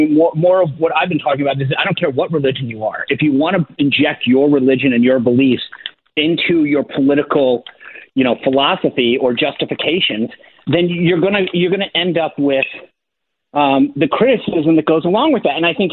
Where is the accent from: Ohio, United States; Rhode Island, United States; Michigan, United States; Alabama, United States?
Rhode Island, United States; I grew up in Rhode Island